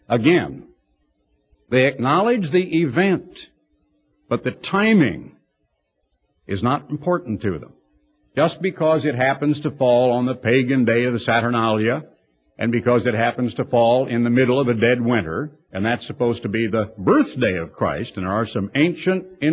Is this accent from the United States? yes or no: yes; United States; and I'm English, I mean I'm American, I speak the English language